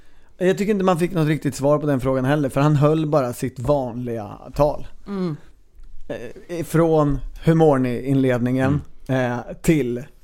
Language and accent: Swedish; Linköping, Östergötland, Sweden; Jag är ju uppvuxen utanför Linköping, så jag är uppvuxen på övningsområdet, så att jag är van vid att de flyger strax över trädtopparna.